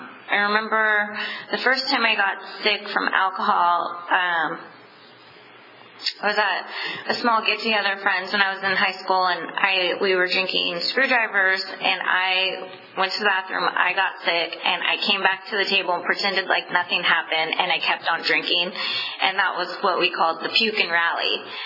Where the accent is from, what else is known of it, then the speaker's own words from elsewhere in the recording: Visalia, California, United States; moved away; I grew up in Visalia, and I was going to leave that town, and I was not ever coming back